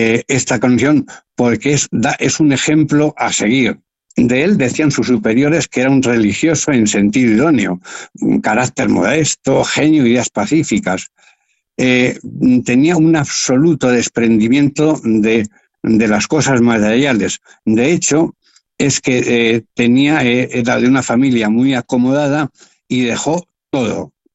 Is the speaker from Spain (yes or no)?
yes; Villarejo de Salvanés, Community of Madrid, Spain; Porque es que yo soy también de Villarejo de Salvanés.